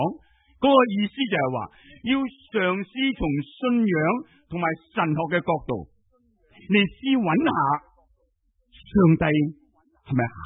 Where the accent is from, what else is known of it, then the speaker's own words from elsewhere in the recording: Hong Kong; 我哋香港人会唔会有钱得理直气壮啊？